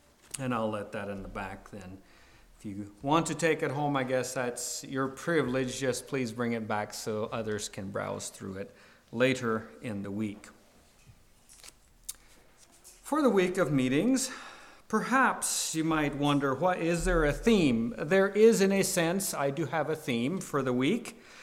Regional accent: Ohio, United States; I'm from Ohio, the Zion congregation.

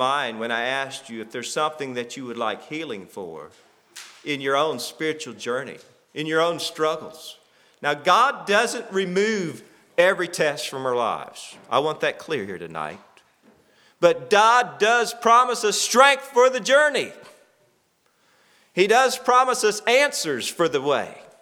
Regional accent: the South, United States; especially for me as a Southerner

